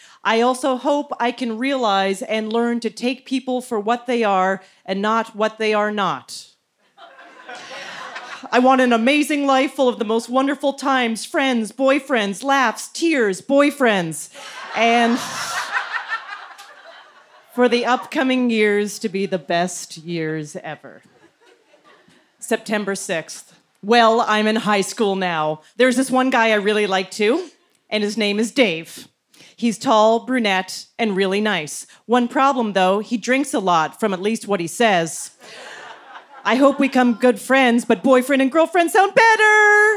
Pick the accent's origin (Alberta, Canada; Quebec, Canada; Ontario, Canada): Alberta, Canada; Calgary; I'm in from Calgary, Alberta, Canada, which is where this took place.